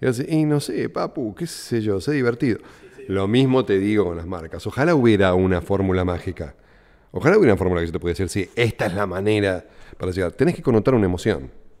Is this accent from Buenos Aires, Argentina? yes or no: yes; Buenos Aires, Argentina; yo soy de Flores, nativamente.